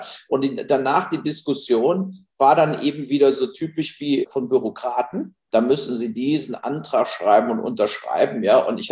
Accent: Burscheid, North Rhine-Westphalia, Germany; bin eben leider auch im Burscheid mit Leberwurst, Butterbroten aufgewachsen

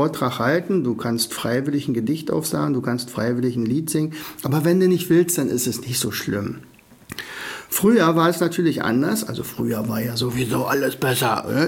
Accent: Oderberg, Brandenburg, Germany; Vorige Woche war ich bei meinen Eltern, also in meinem Heimatort Oderberg

